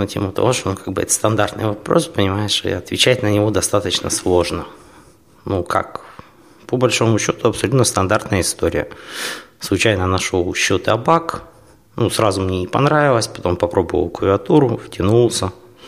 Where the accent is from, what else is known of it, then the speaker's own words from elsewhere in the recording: Horlivka, Donetsk Oblast, Ukraine; А, сам я из Горловки.